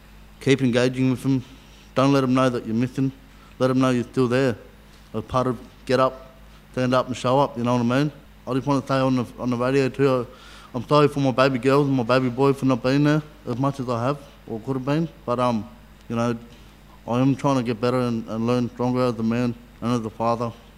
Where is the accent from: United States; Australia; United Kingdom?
Australia; Shepparton, Victoria; also born or lived in Mildura; So I was born in Mildura, but I was moved around a lot, you know what I mean? And I ended up moving to Shepparton as a young kid.